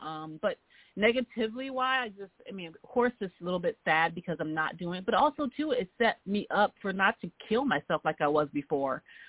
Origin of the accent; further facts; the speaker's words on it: New York, United States; now in Los Angeles, United States; I'm a New Yorker living in Los Angeles, as you would say.